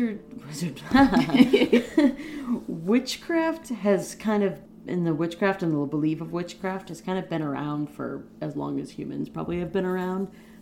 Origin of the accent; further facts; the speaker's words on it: Connecticut, United States; also born or lived in Massachusetts; Because I grew up in Connecticut and I lived in Massachusetts for 6 years.